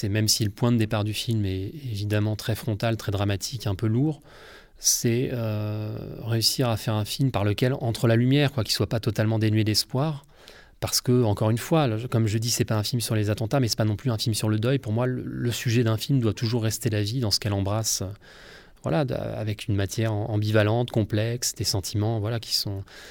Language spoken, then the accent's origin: French; Paris, Île-de-France, France; C'était l'envie de filmer ma ville, déjà, je suis parisien